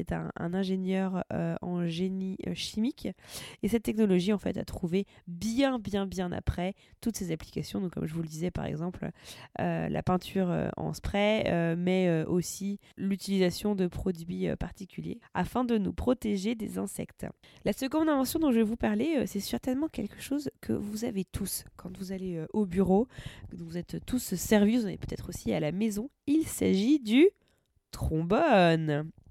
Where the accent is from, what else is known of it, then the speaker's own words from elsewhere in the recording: France; en tant que Français, on est carrément reconnaissant